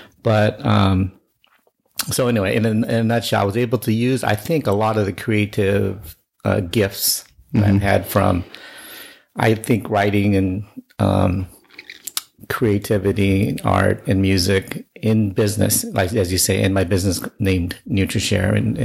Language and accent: English; Lodi, United States; I grew up very poor in Lodi